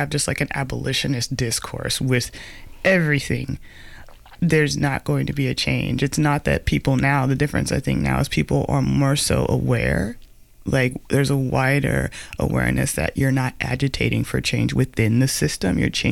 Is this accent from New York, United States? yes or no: no; Texas, United States; I'm from Texas originally.